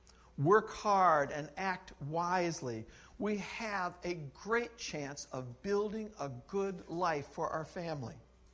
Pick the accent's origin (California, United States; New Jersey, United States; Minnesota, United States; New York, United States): New York, United States; I grew up in New York State